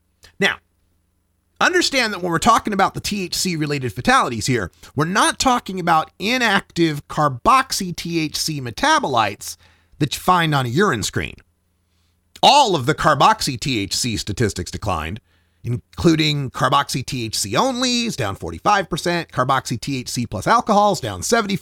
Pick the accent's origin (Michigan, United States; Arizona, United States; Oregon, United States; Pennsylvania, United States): Oregon, United States; And my hometown paper, The Oregonian